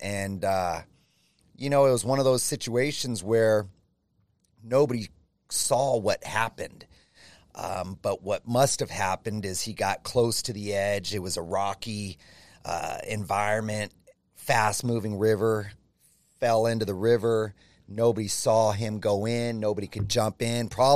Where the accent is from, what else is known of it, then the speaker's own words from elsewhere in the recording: Gilroy, California, United States; My grandfather, my mom's dad, used to be the high school football coach in my hometown of Gilroy at Gilroy High School.